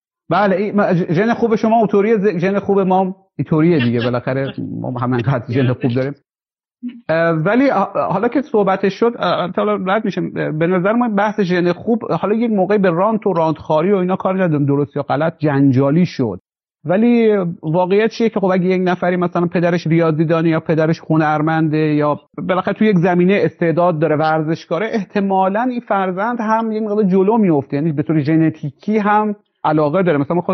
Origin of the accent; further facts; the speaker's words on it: Khorasan, Iran; البته ما به عنوان خراسانی تبریم جو ما خیلی پلیس کتک بزن نیستیم